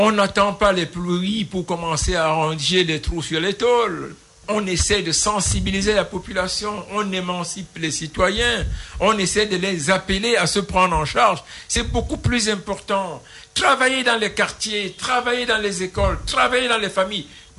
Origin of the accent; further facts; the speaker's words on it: Cameroon; Nous sommes combien au Cameroun? 200 ethnies. Nous sommes combien de Camerounais? Environ 30 millions.